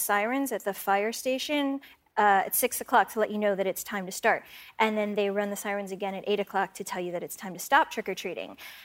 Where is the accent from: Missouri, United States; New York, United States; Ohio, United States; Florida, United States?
Ohio, United States; Shaker Heights; a lot of things that I thought were normal from growing up in Shaker Heights were actually not normal at all, both good and bad.